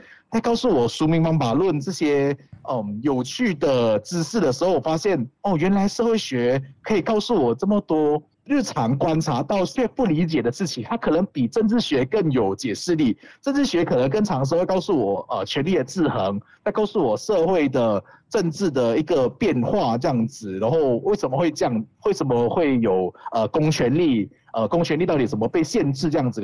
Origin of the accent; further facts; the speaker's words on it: Johor Bahru, Johor, Malaysia; also born or lived in Perak; 我刚才很有点比较简便的说我是新山人，可是其实我家里有很多迁移的经验，我家里是从霹雳迁移到柔佛去居住定居的